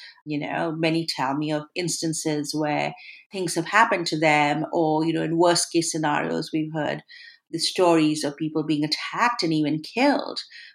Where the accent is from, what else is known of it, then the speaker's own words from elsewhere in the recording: India; now in United States; You know, I immigrated from the from India to this country, and now I'm a US citizen.